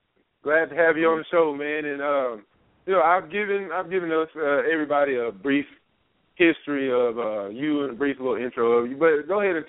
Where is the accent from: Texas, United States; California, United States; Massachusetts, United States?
Texas, United States; we're both from the Big East, from Eastern Texas, for all y'all don't know